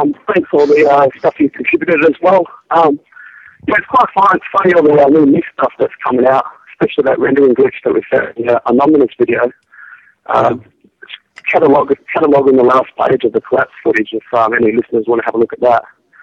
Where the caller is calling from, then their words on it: Australia; I'm calling from Australia on my lunch break at work.